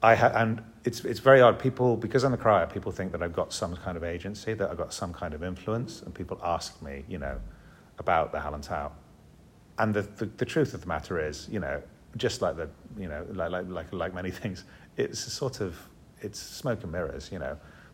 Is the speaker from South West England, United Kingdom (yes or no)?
yes; Helston, South West England, United Kingdom; Because I'm from Helston.